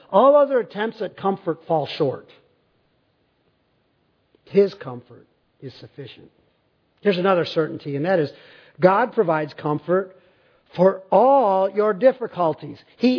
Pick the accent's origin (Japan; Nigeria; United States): United States; Hinckley, Ohio; I grew up in Hinckley, Ohio, where the buzzards return to Hinckley every March 15th.